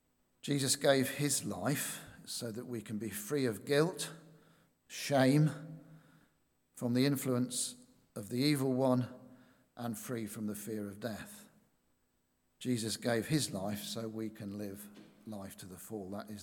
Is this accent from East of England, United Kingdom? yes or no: no; Yorkshire and the Humber, United Kingdom; And being a Yorkshireman, believe you me, it was even harder.